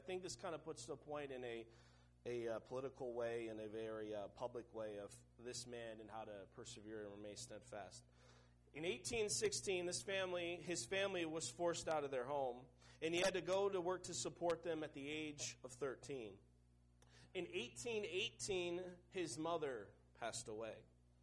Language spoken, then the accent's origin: English; Seattle, Washington, United States; And I come from Seattle, Washington. It rains 9 months of the year.